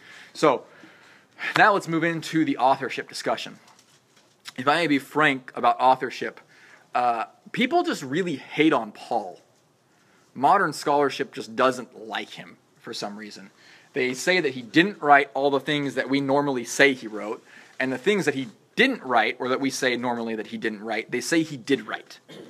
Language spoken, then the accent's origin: English; Clovis, California, United States; I would not tell people when they asked me where I was from that I was from Clovis. Why? Because the immediate next question was, where's Clovis? Nobody knows where Clovis is. If I say I'm from Fresno, they know where I'm from.